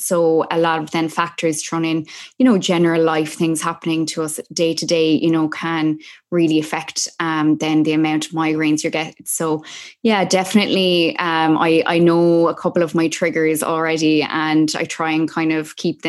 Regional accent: Dublin, Leinster, Ireland; now in New York, United States; And I was I was in Dublin. I was home from New York.

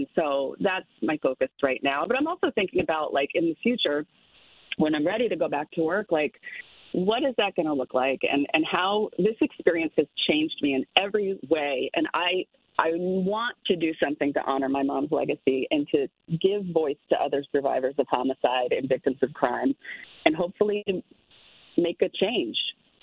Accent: Connecticut, United States; It makes me emotional because I'm like, this is my home. I was born and raised in Connecticut.

